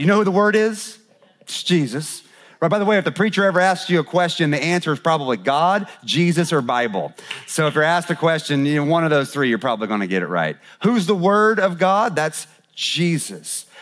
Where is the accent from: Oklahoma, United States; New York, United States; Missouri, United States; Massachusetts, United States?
Missouri, United States; St. Joseph; I'm from St. Joseph, Missouri, the other St. Joe